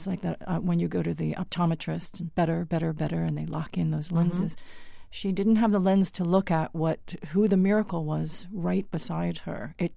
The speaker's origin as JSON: {"language": "English", "region": "New York", "country": "United States", "said": "And I'm from Northern Long Island, and so not even Southern Long Island."}